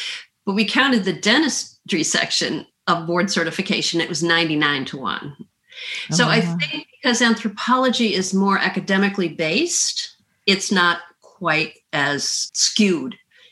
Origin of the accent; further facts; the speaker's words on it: Midwest, United States; also born or lived in Minnesota; I grew up in the Midwest, partly in Illinois near Chicago and partly in Minnesota. I've lived in the South, though, for the vast majority of my life.